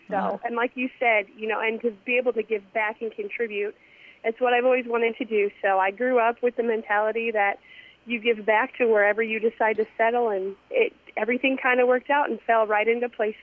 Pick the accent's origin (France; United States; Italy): United States; Halbur, Iowa; I grew up in Helber and went to school in Carroll, so I understand, you know, small town.